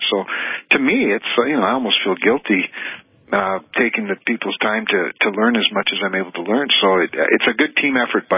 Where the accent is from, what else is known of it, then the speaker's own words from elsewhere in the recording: Kindred, North Dakota, United States; growing up in Kindred, that was very normal for the Luther League, you know, these youth that go to shut-ins and the homes and sing Christmas carols and right out of the movies, you know.